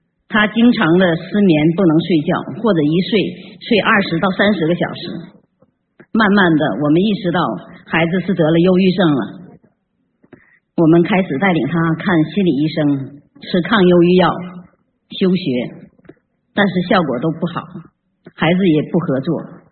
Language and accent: Chinese; Auckland, New Zealand; 我是来自新西兰奥克兰的